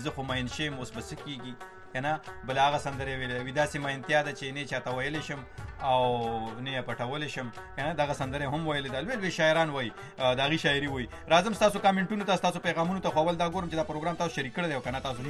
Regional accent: Barawal, Khyber Pakhtunkhwa, Pakistan; زه د دیر برول نه یم

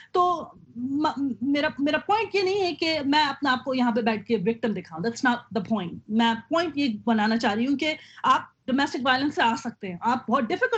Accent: Karachi, Sindh, Pakistan; میں کراچی میں پلی بڑی ہوئی

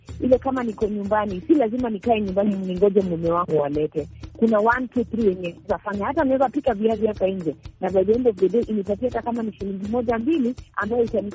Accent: Kibra, Nairobi, Kenya; Mimi natoka mtaa wa Kibra

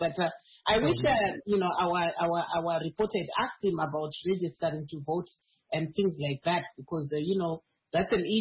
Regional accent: Chinhoyi, Mashonaland West, Zimbabwe; he actually comes from my hometown in Chinoy

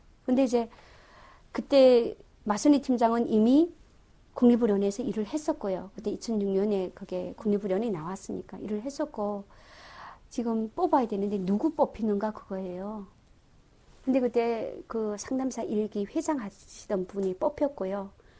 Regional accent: North Korea; 나도 북한 사람이지만

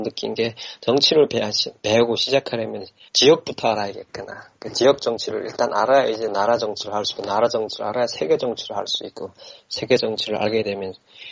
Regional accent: North Korea; now in United Kingdom; 영국에서 13년가량 영국에서 살고 있고 현재까지 북한을 탈북한 거는 2004년도에 탈북했습니다.

